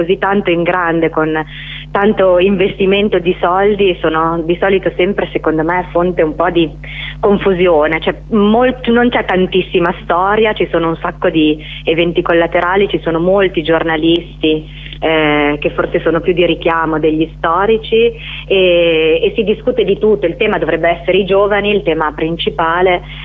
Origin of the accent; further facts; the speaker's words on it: Parma, Emilia-Romagna, Italy; io appunto sono di Parma e sono a Gorizia, sono venuta a Gorizia per la prima volta